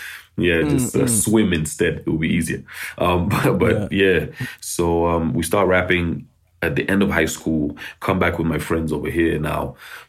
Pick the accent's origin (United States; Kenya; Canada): Kenya; Nairobi; born there; I was born in Nairobi during the Civil War in Uganda.